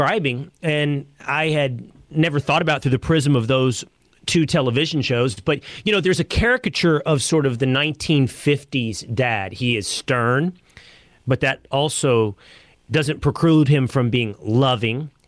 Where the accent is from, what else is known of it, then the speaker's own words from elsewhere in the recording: Texas, United States; I grew up small town in Texas.